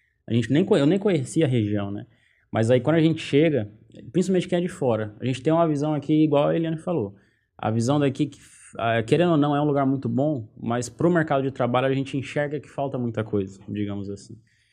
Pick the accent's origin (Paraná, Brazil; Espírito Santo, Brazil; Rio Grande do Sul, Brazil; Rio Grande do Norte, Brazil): Paraná, Brazil; now in Santarém, Brazil; Não, eu sou do Paraná